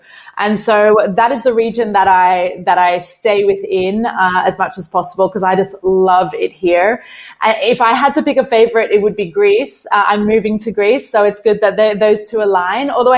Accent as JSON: {"language": "English", "country": "Australia", "tie": "born or raised there", "also_born_or_lived": "New Zealand", "said": "I actually grew up traveling. I grew up in Australia, but I was born in New Zealand. My father's French, so there's this whole big mix of many different cultures within the one family."}